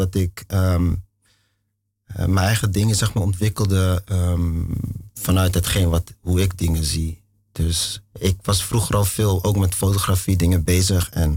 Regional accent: Deventer, Overijssel, Netherlands; Deventer.

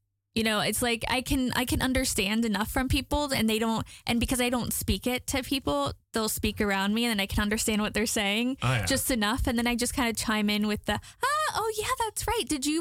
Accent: Virginia, United States; I'm from the Shenandoah Valley. I think it's a beautiful area.

